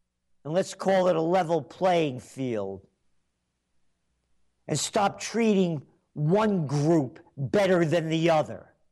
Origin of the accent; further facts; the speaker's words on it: United States; I am an American. I don't want it going to Italy. And I'm Italian descent.